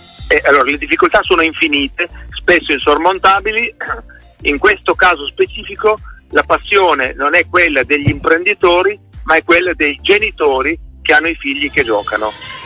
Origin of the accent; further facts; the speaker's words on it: San Martino in Rio, Emilia-Romagna, Italy; sono andato al mio paese d'origine, che è un piccolo paese in provincia di Reggio Emilia, che si chiama San Martino del Rio